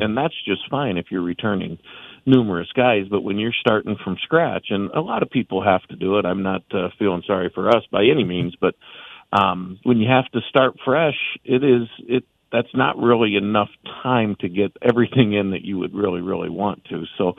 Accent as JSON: {"language": "English", "region": "Indiana", "country": "United States", "tie": "born or raised there", "said": "I grew up in Indiana, and that basketball out there is kind of a controlled type of game."}